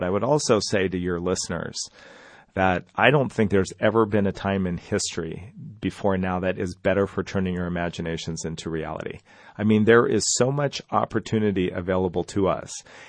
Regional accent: Canada; I grew up in Canada, and I went down to Chile a long time ago.

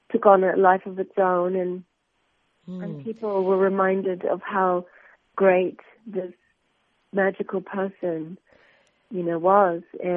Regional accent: Australia; and I'm Australian.

